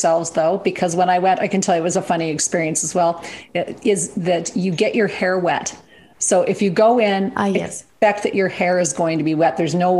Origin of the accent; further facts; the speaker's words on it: Canada; as a Canadian girl living in the subarctic weather